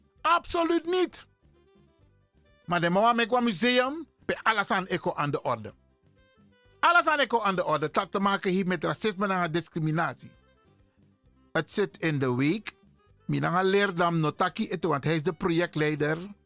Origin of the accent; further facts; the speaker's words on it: Suriname; Nee, ik ben geen Afrikaan. Ik ben een Surinamer.